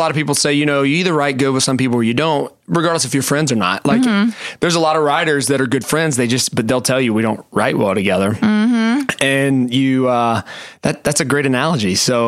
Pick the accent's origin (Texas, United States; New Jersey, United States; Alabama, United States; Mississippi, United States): Alabama, United States; I'm from South Alabama.